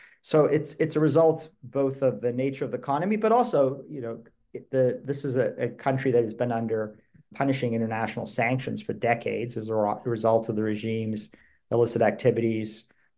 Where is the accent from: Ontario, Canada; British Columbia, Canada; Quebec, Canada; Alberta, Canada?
Ontario, Canada; Toronto; I grew up in Toronto.